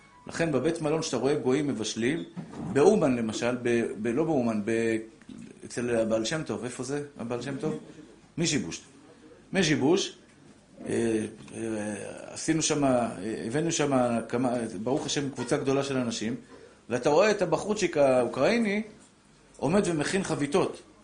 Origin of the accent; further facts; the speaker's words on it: Tel Aviv, Tel Aviv District, Israel; born there; ויש מסעדה בשכונת התקווה. שאני מאוד התגעגעתי ואהבתי את השכונה שנולדתי בה